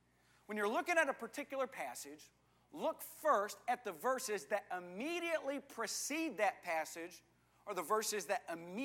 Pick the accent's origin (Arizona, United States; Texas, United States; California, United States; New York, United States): Texas, United States; When I was growing up in West Texas, I had quite a bit of contact with people who were part of the Church of Christ.